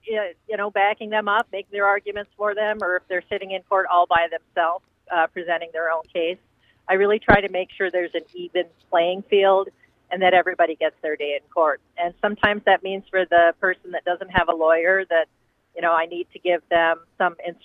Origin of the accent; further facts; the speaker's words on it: Chippewa Falls, Wisconsin, United States; Yeah, you know, when I was a kid growing up in Chippewa Falls, I just never could have imagined that I would be fighting the richest man in the world to protect justice in Wisconsin.